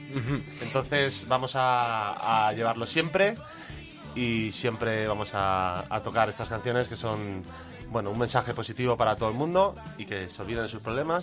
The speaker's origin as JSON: {"language": "Spanish", "town": "Valencia", "region": "Valencian Community", "country": "Spain", "said": "Nosotros somos de Valencia, estamos siempre en la playa"}